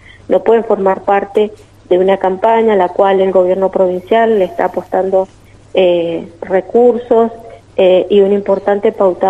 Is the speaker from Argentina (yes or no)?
yes; Mendoza, Argentina; nosotros como mendocinos